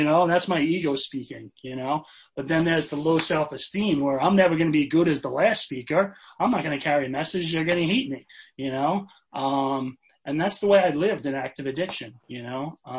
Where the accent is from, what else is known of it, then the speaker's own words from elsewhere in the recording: New York, United States; I grew up in Long Island, New York in a middle-class family as the youngest of three.